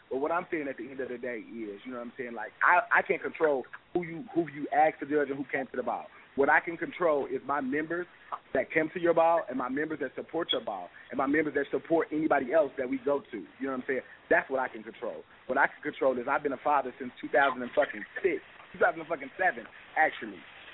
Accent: Midwest, United States; I'm from the Midwest.

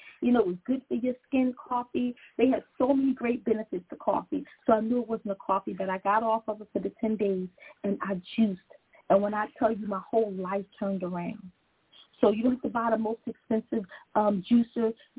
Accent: Philadelphia, Pennsylvania, United States; and I know I'm from Philly, and I love it

